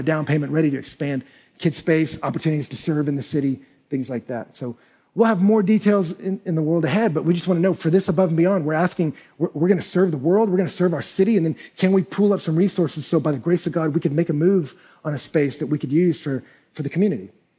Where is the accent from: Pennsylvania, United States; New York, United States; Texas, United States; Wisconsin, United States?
Texas, United States